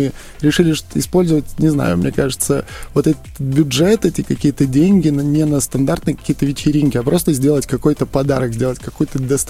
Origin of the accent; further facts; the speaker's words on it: Vilnius, Vilnius County, Lithuania; now in Belarus; уже понятно, что я не коренной белорус, и я из Вильнюса, из Литвы